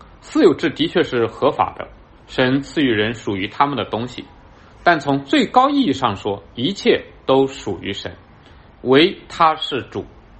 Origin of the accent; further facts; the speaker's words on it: United States; 的传统还有那么一点点留在我们美国人的心里